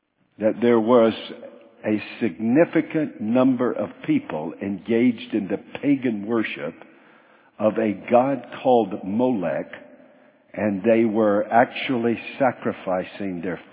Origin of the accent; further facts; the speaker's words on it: Charlotte, North Carolina, United States; now in Alabama, United States; But I grew up in Charlotte, North Carolina, and now I live in Alabama